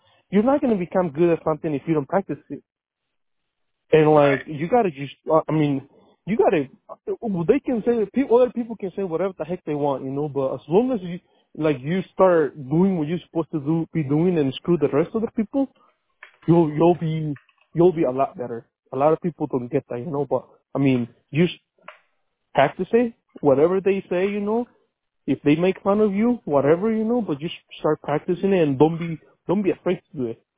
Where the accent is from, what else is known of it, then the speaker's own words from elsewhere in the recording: Mexico; English is a second language; also born or lived in Arizona; now in United States; because I was born here in Arizona, but I was raised in Mexico. I tell people as a joke, you know, I'm the opposite of the Mexican.